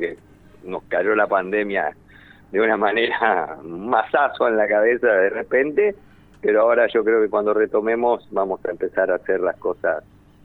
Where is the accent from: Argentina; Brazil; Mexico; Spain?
Argentina; Rosario, Santa Fe; now in Buenos Aires, Argentina; yo soy rosarino en realidad. Ajá. Y vine a Buenos Aires